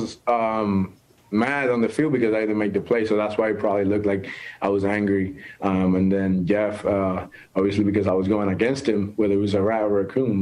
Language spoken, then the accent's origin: English; Puerto Rico; Of course. I'm from Puerto Rico, man. Of course.